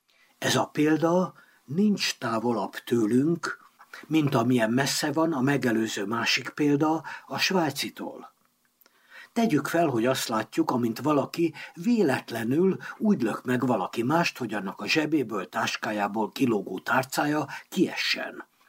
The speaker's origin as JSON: {"language": "Hungarian", "country": "Hungary", "tie": "born or raised there", "said": "szüleimben is felmerült az ország elhagyásának a gondolata. Végül Magyarországon maradtak, és én ott nőttem fel"}